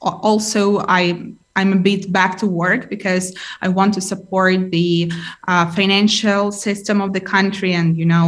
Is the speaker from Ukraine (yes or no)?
yes; Mariupol, Donetsk Oblast, Ukraine; many of my relatives and friends and close people who are currently in Mariupol. It's my hometown, and I can't connect with them for 10 days already.